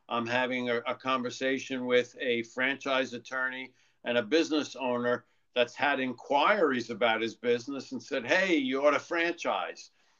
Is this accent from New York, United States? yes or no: yes; New York, United States; now in Bergen County, United States; So, I mean, I grew up in New York and just recently moved into Bergen County. Taxes are still high.